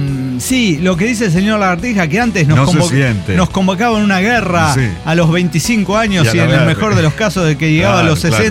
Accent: Mexico City, Mexico; Salgo con alguien mayor. … de Ciudad de México.

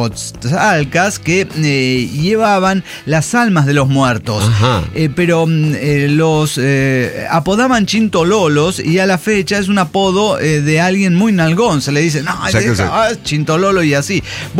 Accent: Tacubaya, Mexico City, Mexico; yo soy originario de Tacubaya, al otro lado de la ciudad.

